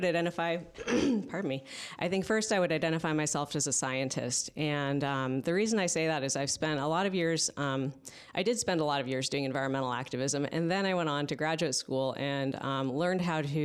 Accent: Napa, California, United States; I was raised in Napa, and my family's been here quite a while.

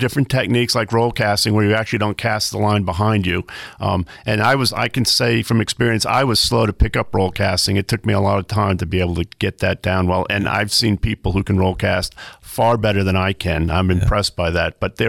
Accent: Mount Desert Island, Maine, United States; I grew up on Mount Desert Island and didn't have the, when I was growing up, obviously couldn't travel very far, so I grew up fishing small streams and beaver ponds

